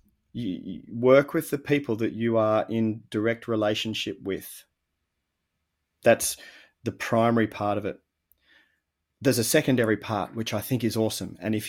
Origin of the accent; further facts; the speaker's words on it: Australia; I'm an Aussie